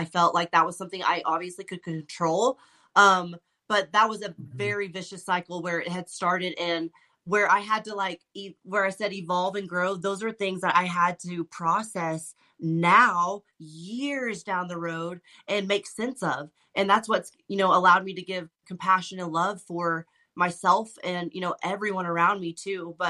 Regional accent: Boys Ranch, Texas, United States; Taylor and I grew up in Boys Ranch with our grandparents, gratefully, you know.

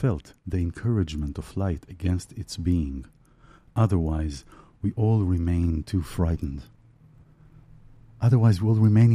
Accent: Israel; English is a second language; I'm from Israel.

